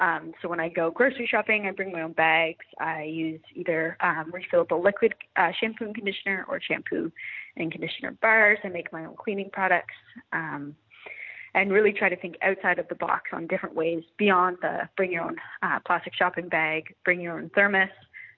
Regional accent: Toronto, Ontario, Canada; I grew up in Toronto and came to Dal in 2011

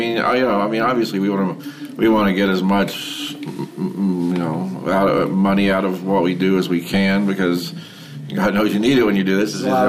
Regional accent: Oklahoma, United States; my teacher was Alan Mundy from the … when I was growing up in Oklahoma.

